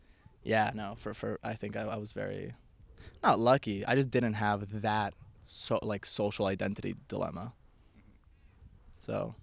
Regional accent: Argentina; born there; English is a second language; I'm white. Like, yeah, I'm Latin American, but my ancestors are European. I was born in Argentina. My grandparents were born in Argentina.

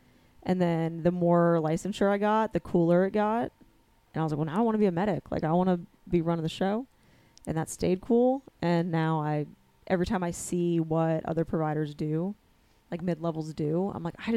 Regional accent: Lexington, United States; I'm originally from Lexington.

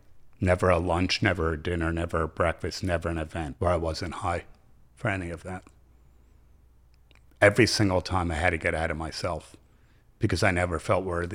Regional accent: Livingston, New Jersey, United States; well, I was from Livingston, New Jersey, upper middle class suburban area predominantly, a lot of tight knit Italian families, Jewish families.

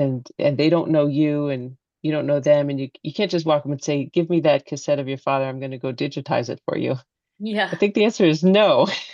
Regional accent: San Francisco, California, United States; I grew up in California, in San

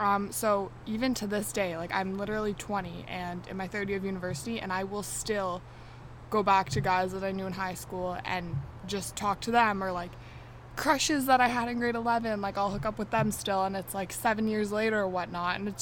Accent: Etobicoke, Ontario, Canada; Like, I grew up in Etobicoke, and all the high schools knew each other.

